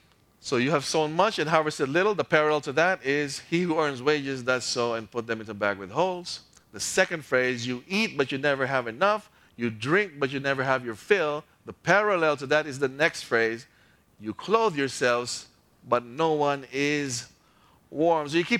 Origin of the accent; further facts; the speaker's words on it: Philippines; If we prioritize Netflix or TFC, just because we're Filipino, I know a lot of people here